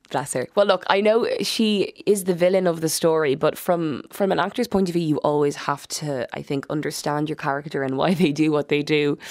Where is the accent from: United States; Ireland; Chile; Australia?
Ireland